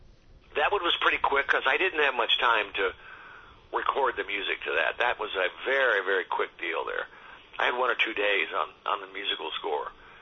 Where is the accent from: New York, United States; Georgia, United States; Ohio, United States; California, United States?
New York, United States; Carthage; born there; Well, I was born in northern New York, up in a little village called Carthage. That's near Watertown, New York. It's right up near Lake Ontario.